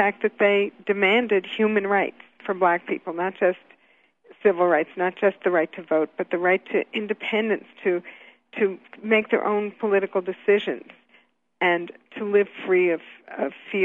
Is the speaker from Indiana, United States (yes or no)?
no; New York, United States; And I grew up in New York, so I saw the conditions under which black people and later Puerto Rican people were forced to live.